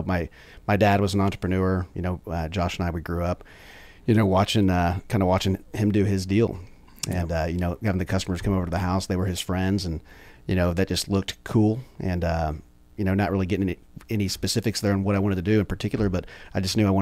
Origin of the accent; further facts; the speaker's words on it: Trophy Club, Texas, United States; also born or lived in Longview; sure no you know, Texas born and raised. Was born in East Texas, Longview. I was kind of grew up and raised in north of Dallas, Trophy Club.